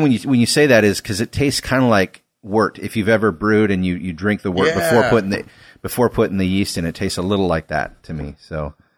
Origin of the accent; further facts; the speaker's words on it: Scotland, United Kingdom; now in United States; your beer-loving host.